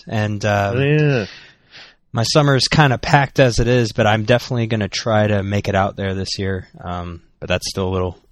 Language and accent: English; Midwest, United States; I'm from the Midwest, too, so it's more like meth out here.